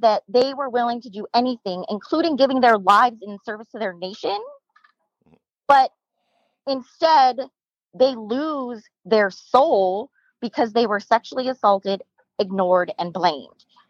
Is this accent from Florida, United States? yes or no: no; Hollywood, California, United States; I came from Hollywood. So like I was used to sidestepping sexual harassment